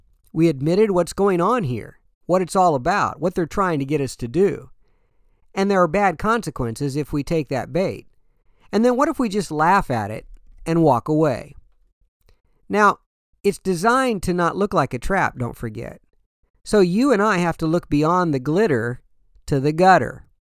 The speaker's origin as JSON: {"language": "English", "town": "Oregon City", "region": "Oregon", "country": "United States", "tie": "born or raised there", "said": "Now, I'm a graduate from Oregon City High School, Oregon City, Oregon, go Pioneers."}